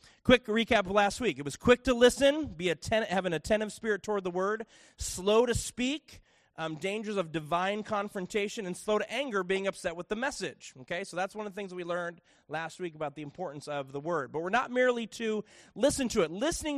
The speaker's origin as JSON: {"language": "English", "town": "Chicago", "region": "Illinois", "country": "United States", "said": "because I was from Chicago, and so I lived in the, we now lived in the small community"}